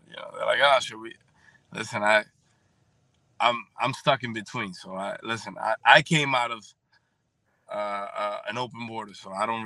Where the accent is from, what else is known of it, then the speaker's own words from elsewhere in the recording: Boston, Massachusetts, United States; Yeah, born and raised in Boston. I am my family from the Dominican Republic.